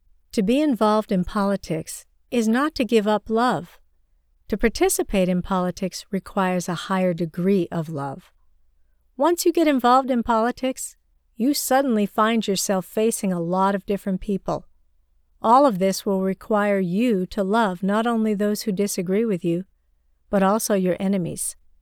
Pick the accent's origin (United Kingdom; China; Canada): China; now in United States; I was born and raised in China, and am now a citizen of the United States.